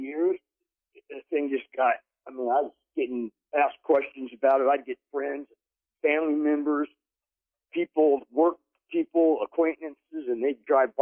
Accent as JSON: {"language": "English", "town": "Inglewood", "region": "California", "country": "United States", "tie": "born or raised there", "said": "Yes, I grew up in Inglewood, and he grew up in Orange."}